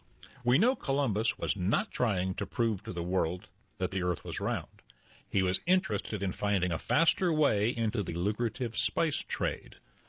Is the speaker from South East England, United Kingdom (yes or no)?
no; Scotland, United Kingdom; My word as a Scotsman.